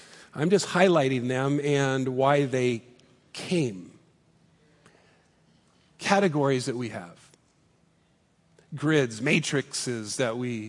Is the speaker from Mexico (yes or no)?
no; Vancouver, British Columbia, Canada; "Well, I'm from Vancouver."